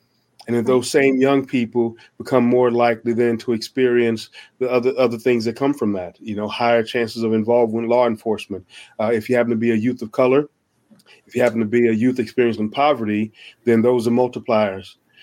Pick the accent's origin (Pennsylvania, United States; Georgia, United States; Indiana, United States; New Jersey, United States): Georgia, United States; Atlanta; And, you know, I grew up in Atlanta, Georgia, and the surrounding area, East Point College Park